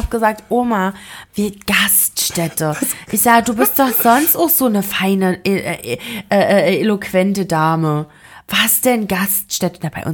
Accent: Thuringia, Germany; mir hat jetzt gestern eine neue Kollegin auch gesagt, wo kommst denn du her … ? Und da habe ich gesagt, ja, ursprünglich aus Thüringen.

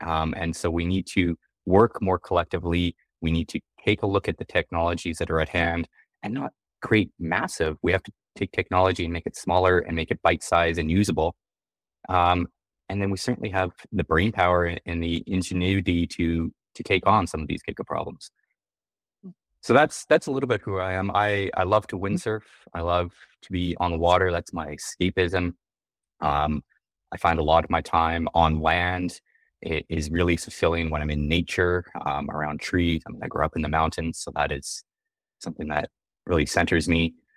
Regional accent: British Columbia, Canada; also born or lived in Brazil; So I grew up in Canada. I was actually born in Brazil, but grew up most of my life in Canada. I grew up in the mountains of Canada, actually, in a little place over on the West Coast. We grew up on a farm

